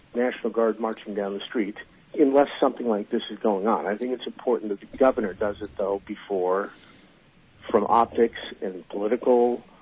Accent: Santa Rosa, California, United States; I grew up in Santa Rosa, and they had a protest that got out of hand

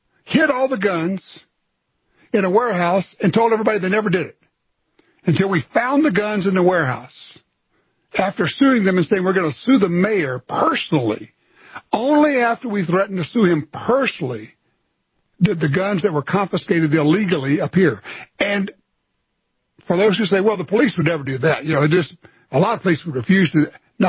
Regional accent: Louisiana, United States; I'm from Louisiana.

